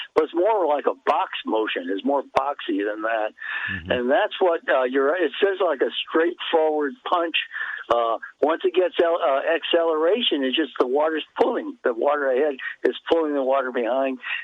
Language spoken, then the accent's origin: English; California, United States; It's my home state, and I'm really kind of depressed, but also more disgusted than depressed that people there can be so complacent that they have this idiot as a governor.